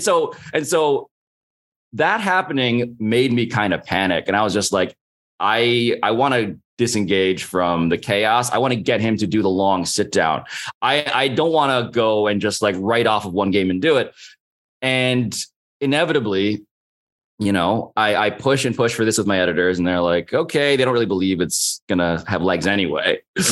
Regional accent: Manhattan, New York, United States; the fact that I'm Asian American, I'm Filipino, the fact that I was born and raised in Manhattan, like not far from Madison Square Garden, walking distance

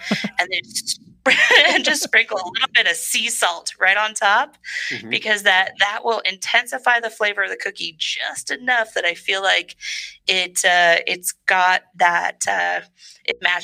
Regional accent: California, United States; And I only call that out because I'm from Northern California.

